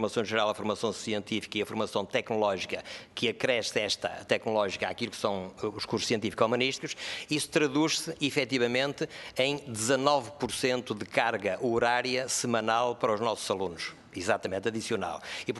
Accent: Portugal; todos nós somos portugueses e preocupados com a nação

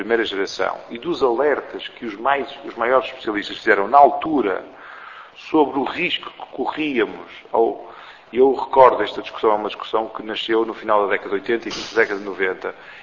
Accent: Porto, Portugal; Eu venho do Porto, portanto, eu sou deputado eleito pelo Porto.

